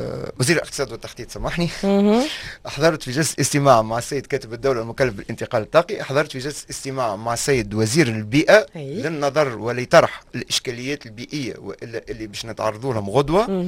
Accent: Tunisia

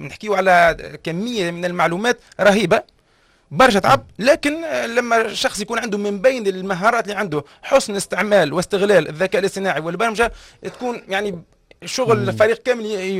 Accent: Tunisia; شنو هي التخصصات اللي مرتبطة بعلوم الرياضة تولي عندنا في تونس.

